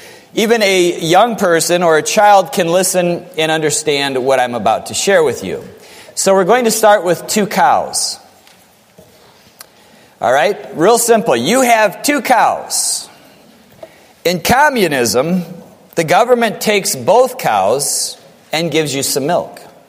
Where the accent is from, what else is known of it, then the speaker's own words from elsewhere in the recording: United States; I happen to believe that. I'm an American.